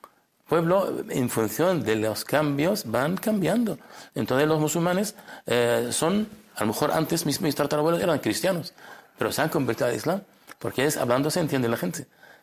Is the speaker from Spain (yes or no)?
no; Nablus, West Bank, Palestine; yo soy de Nablus. Nablus, ahí vivimos musulmanes, cristianos y judíos.